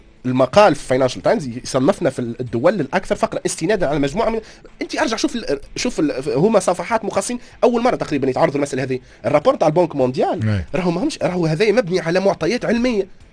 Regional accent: Tunisia; عندنا في تونس كفاءات

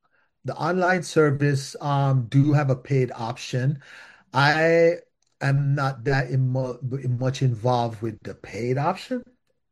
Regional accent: Jamaica; All as much Caribbean islands are because even though, yeah, I am Jamaican and we have, we love Jamaica, this is something for all Caribbeans.

